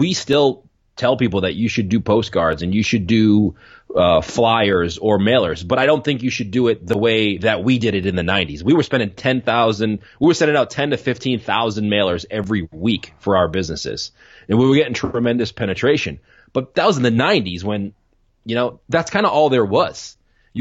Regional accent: Boston, Massachusetts, United States; I grew up in Boston. I'm born and raised in Boston.

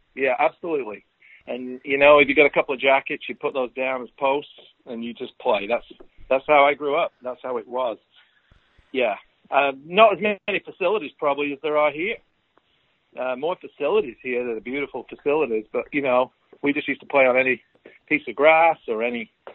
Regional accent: England, United Kingdom; now in United States; Growing up in England, that's what you did every recess, every day.

